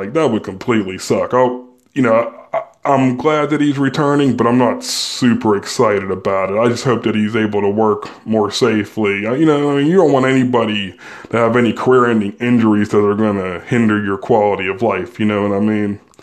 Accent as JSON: {"language": "English", "town": "Pittsburgh", "region": "Pennsylvania", "country": "United States", "said": "And I'm from Pittsburgh, Pennsylvania. We call ourselves City of Champions"}